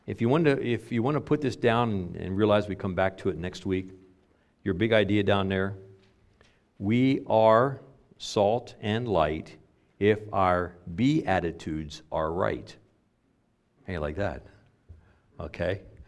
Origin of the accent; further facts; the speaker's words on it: Florida, United States; moved away; I was from Broward County. When I moved up here, I came from Broward County.